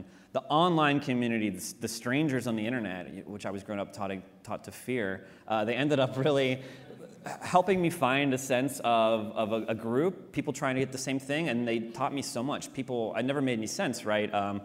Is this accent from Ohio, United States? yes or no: yes; Ohio, United States; I grew up in Ohio.